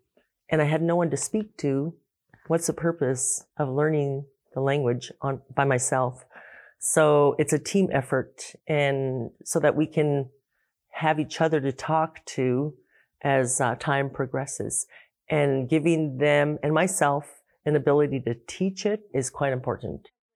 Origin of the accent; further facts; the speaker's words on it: Pribilof Islands, Alaska, United States; also born or lived in Aleutian Islands; Our people, we come from the Pribilof Island. I mean, we come from the Aleutian Islands originally.